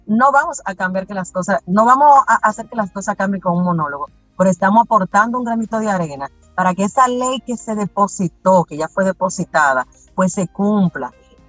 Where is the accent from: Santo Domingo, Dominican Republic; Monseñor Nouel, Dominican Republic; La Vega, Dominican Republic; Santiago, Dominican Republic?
Monseñor Nouel, Dominican Republic; Bonao; Tenemos pensado hacer varias porque yo soy de Bonao y obviamente no puedo dejar a Bonao gacho.